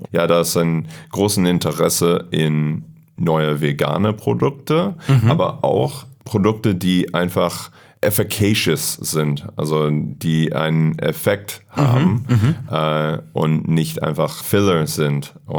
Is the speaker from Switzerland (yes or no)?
no; United States; German is a second language; ich komme aus Amerika und ja, ich bin in den Staaten aufgewachsen.